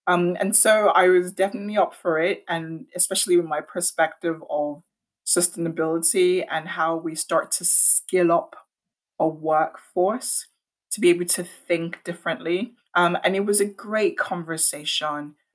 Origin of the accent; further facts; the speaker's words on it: Ibadan, Oyo, Nigeria; born there; Yeah, so I was born in Nigeria in a town stroke city called Ibadan.